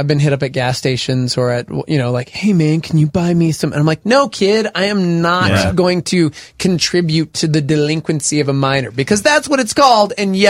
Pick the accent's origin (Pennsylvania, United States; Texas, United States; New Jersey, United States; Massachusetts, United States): Texas, United States; Amarillo; I'm from Amarillo.